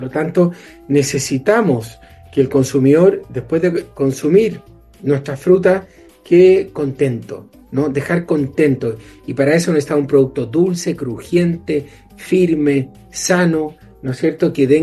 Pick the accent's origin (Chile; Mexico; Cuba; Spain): Chile; Somos todos chilenos, Chile primero siempre